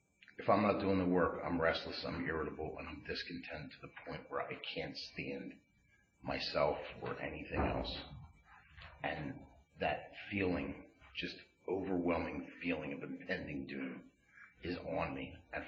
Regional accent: Doylestown, Pennsylvania, United States; I grew up in Doylestown. We lived outside Doylestown in Plumsteadville.

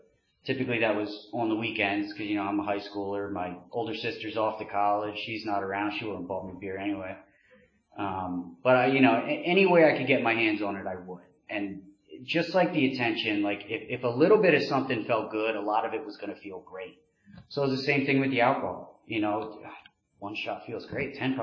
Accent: Maryland, United States; also born or lived in Northeast; I was born outside the Northeast, lived there for like 2 years, family moved down to the Eastern Shore of Maryland. Pretty normal, middle-class life.

